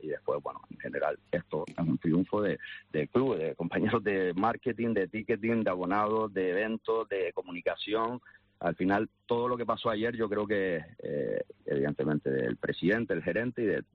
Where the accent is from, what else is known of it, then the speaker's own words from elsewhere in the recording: Canary Islands, Spain; como gran canario y como jugador, exjugador del club